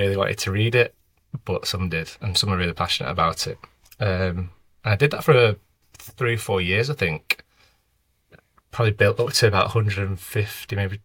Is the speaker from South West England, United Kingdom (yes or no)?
no; Manchester, North West England, United Kingdom; So I'm from Manchester